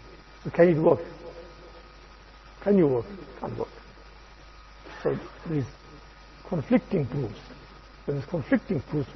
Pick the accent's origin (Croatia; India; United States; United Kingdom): India; moved away; when I came from India, 1978, right?